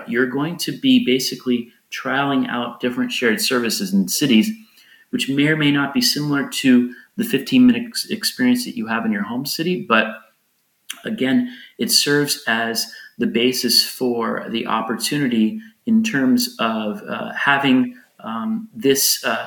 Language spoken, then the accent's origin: English; United States; now in Portugal; Well, I live in Portugal now. Even though I'm an American, I still have to say Portugal.